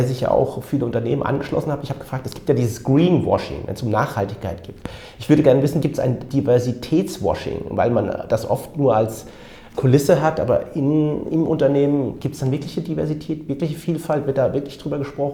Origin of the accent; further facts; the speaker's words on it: Frankfurt, Hesse, Germany; ich bin gebürtiger Frankfurter mit pakistanischen Wurzeln